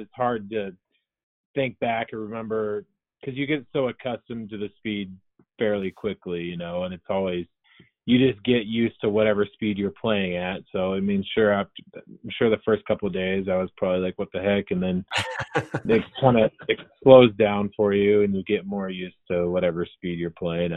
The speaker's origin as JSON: {"language": "English", "region": "Oregon", "country": "United States", "said": "Yeah. Yep, we're both from Oregon."}